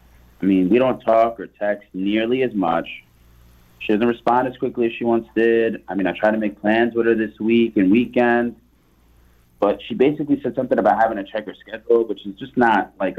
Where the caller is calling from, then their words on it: Hampton, United States; Hey, Shaggy and Natalia. … I'm calling from Hampton.